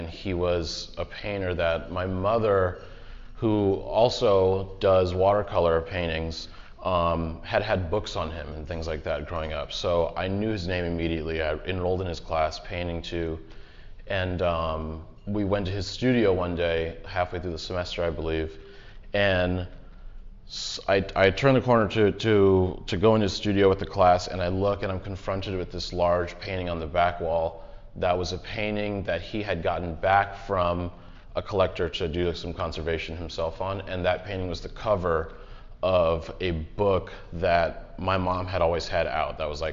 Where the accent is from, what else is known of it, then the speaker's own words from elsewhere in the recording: Los Angeles, California, United States; The interior scenes came from growing up in Los Angeles and growing up in very different homes